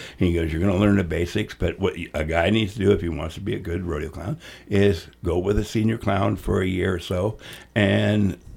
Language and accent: English; California, United States; growing up in California, being in a farming community or a ranching community, we always had rodeos.